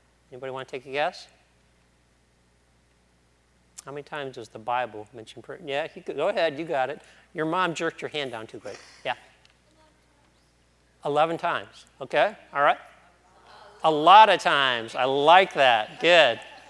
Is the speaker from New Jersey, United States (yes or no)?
no; Detroit, Michigan, United States; now in Tennessee, United States; I've already said that I grew up in Detroit. I moved to Tennessee, and I became an elementary school teacher.